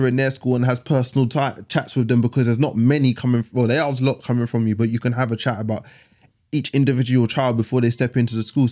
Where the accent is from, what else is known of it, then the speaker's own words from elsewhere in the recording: Luton, East of England, United Kingdom; we was going to talk about really like growing up in Luton.